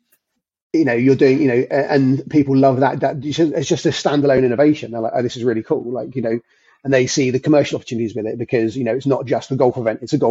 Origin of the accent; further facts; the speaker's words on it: South East England, United Kingdom; I grew up randomly in Surrey and supported Bath as a kid.